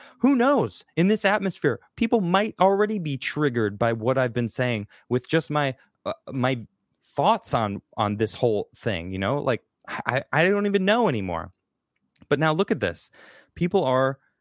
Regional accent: United States; I'm embarrassed as an American that the rest of the world is looking at like, look at what the Americans are doing right now.

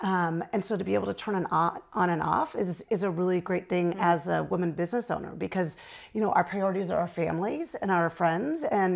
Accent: Arizona, United States; I grew up in Arizona.

